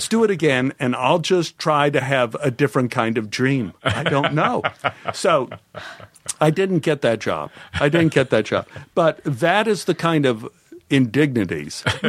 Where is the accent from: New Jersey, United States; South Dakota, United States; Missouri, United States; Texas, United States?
Texas, United States; Oak Cliff; now in Los Angeles, United States; when I came out to L.A., one of the first people from my hometown, Kay Callan from Oak Cliff, was on a show called One Day at a Time with Norman Lear.